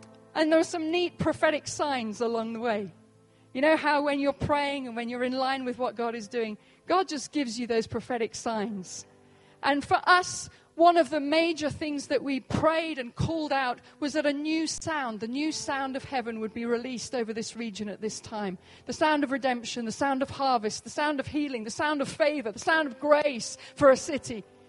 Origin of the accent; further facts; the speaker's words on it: Oxford, South East England, United Kingdom; You know, we come from Oxford in the UK